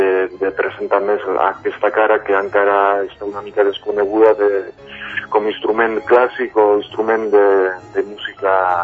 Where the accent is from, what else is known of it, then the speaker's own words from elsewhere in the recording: Gabiria, Basque Country, Spain; now in Barcelona, Spain; sóc de País Basc, d'un poble que es diu Gaviria, i porto aquí a Barcelona 5 anys.